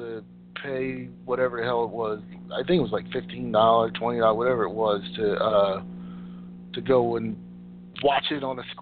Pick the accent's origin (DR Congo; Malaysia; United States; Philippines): United States; Atlantic City, New Jersey; WrestleMania 4 and 5 were actually both, you know, in my hometown in Atlantic City where I grew up.